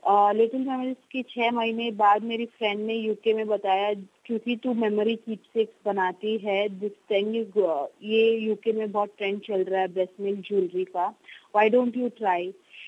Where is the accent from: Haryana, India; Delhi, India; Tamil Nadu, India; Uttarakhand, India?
Tamil Nadu, India; Chennai; मैं चेन्नई इंडिया से हूँ।